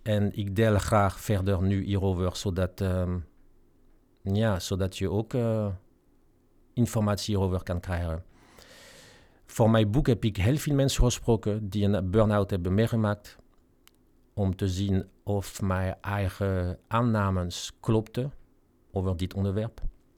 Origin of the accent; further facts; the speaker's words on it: France; Dutch is a second language; Zoals je hoort, kom ik uit Frankrijk.